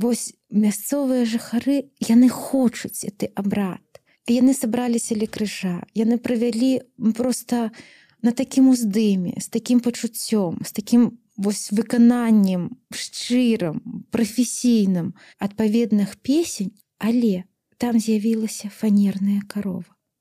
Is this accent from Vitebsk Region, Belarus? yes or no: yes; Vitebsk Region, Belarus; А я сама з Лепельскага района, моя радзіма Лепельшчына.